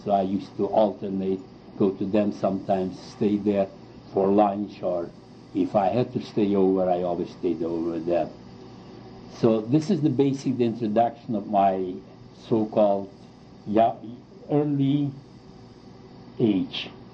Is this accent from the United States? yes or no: no; Czechia; And I grew up in Czechoslovakia. I was born in Czechoslovakia, I grew up in Czechoslovakia.